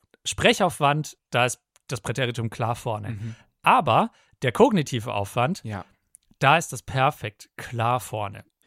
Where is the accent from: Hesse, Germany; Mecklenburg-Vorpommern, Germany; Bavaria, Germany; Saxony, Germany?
Bavaria, Germany; accent: Franconian